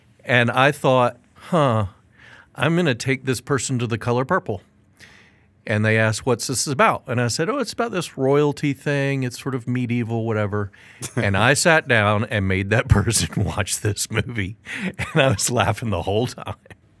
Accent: Nashville, Tennessee, United States; I was growing up in Nashville

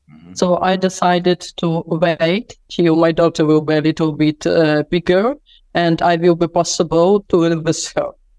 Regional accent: Donbas, Ukraine; English is a second language; moved away as an adult; Because I'm originally from Donbas, and in the year 2015, I have decided that I would like to leave the country.

